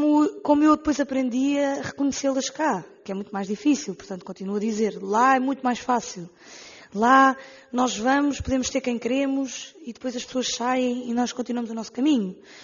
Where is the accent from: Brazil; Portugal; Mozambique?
Portugal; moved away as an adult; tenho 21 anos, venho de Portugal